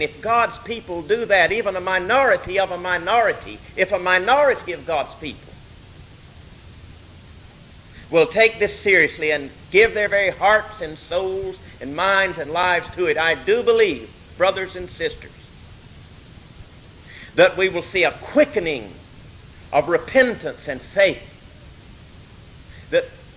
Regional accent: the South, United States; accent: Southern Confederate English; though you'd never know it from my accent, but I hope you'll be able to understand Southern Confederate English, not Yankee English

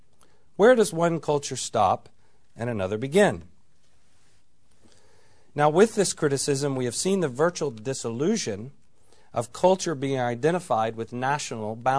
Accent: United States; now in Edinburgh, United Kingdom; As an American living in Edinburgh, in Scotland, in the UK, in Europe

